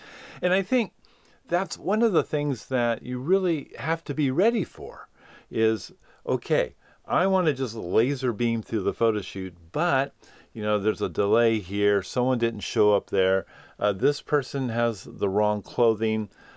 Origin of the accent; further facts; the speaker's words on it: United States; And being an American, you know, I can only really speak to American behavior